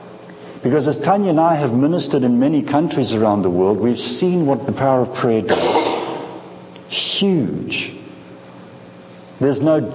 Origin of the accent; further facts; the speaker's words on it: Scotland, United Kingdom; born there; also born or lived in Africa; I was born in Scotland and grew up in Africa